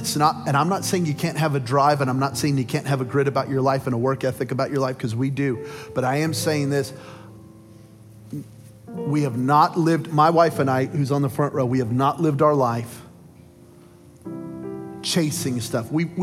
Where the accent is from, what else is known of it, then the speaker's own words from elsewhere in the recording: Belen, New Mexico, United States; I'm from Belen, New Mexico